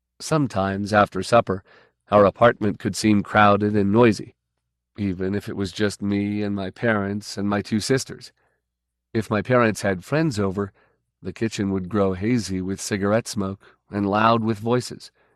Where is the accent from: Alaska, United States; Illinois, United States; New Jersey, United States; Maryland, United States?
New Jersey, United States; Bayonne; I was born and raised in Bayonne, New Jersey, and never went anywhere. Not till college, at any rate.